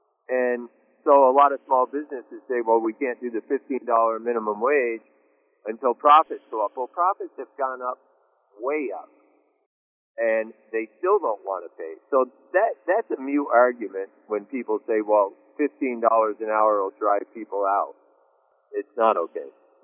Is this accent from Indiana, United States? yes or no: no; Vermont, United States; I grew up in Vermont